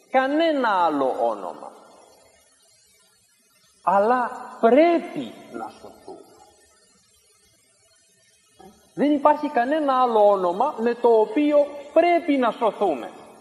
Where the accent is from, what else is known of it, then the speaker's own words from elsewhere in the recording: Greece; born there; Εμείς γεννηθήκαμε στην Ελλάδα, τι να κάνουμε, χριστιανική χώρα, θα πάμε μέσω του Χριστού στον Θεό